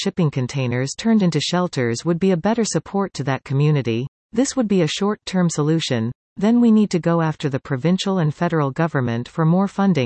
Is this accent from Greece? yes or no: no; Cambridge, Ontario, Canada; I am ninth generation from Cambridge and Waterloo region. I have lived here my entire life.